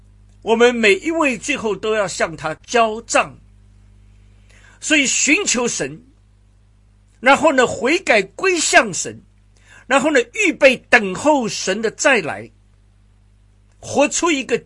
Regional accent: China; 比那个我们中国人比较喜欢看篮球啊足球啊

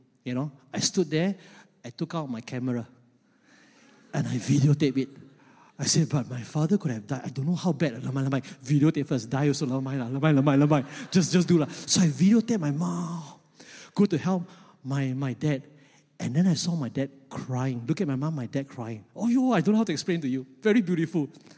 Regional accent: Keluang, Johor, Malaysia; when I went back to my hometown, Keluang

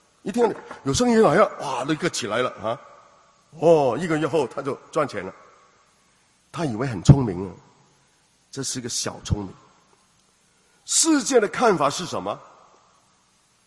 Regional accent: Hong Kong; 我是香港来的，香港来很多人很多时候要怎么样，好精的啊。

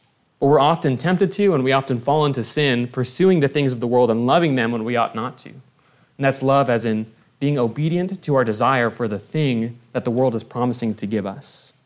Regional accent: Midwest, United States; Growing up in the Midwest, don't get a lot of fresh citrus, right?

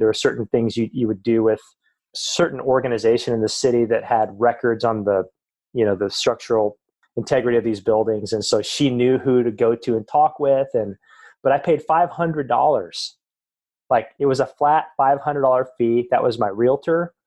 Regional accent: Montana, United States; moved away as an adult; And I grew up in Western Montana.

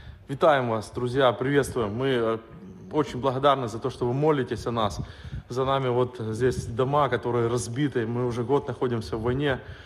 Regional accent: Zaporizhzhia, Zaporizhzhia Oblast, Ukraine; I'm a pastor from Zaporizhia. Now we are from Huleypole. This is the Zaporizhia region.

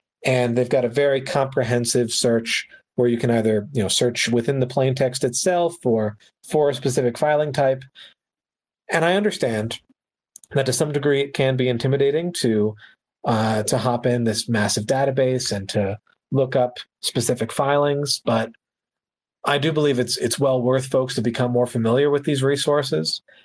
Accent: United States; well, when I say our, you know, I'm American.

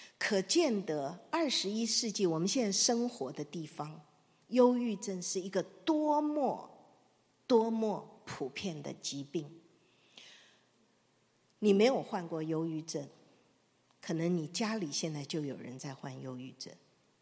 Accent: China; 就是我们中国人有一句话说，好汉只怕病来磨

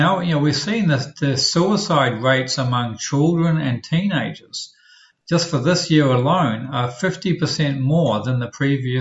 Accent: New Zealand; Yeah, and actually, New Zealand, that's my home country.

